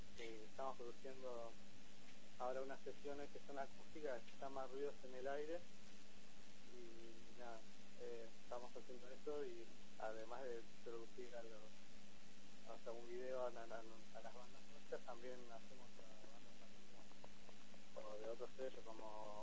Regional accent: Trelew, Chubut, Argentina; Yo soy de Trelew y algunos de los chicos también, viste, allá de Chubut

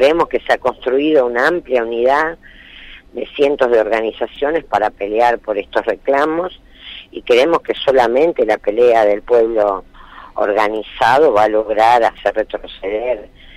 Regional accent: Santa Fe, Argentina; yo estoy en la provincia de Santa Fe, soy santafesina

